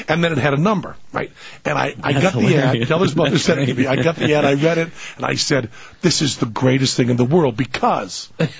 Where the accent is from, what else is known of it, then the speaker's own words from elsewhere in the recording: New England, United States; I'm from New England. They used to say in New England